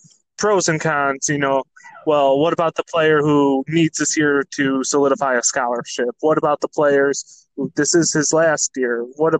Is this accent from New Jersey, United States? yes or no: no; Michigan, United States; I still refer to Michigan as my home state because that's where I'm from.